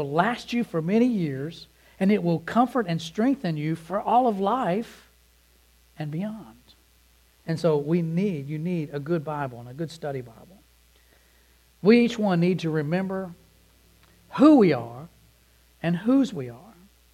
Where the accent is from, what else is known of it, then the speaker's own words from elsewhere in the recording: Louisville, Kentucky, United States; I stand here today because of faithful men and women in my church where I grew up in Louisville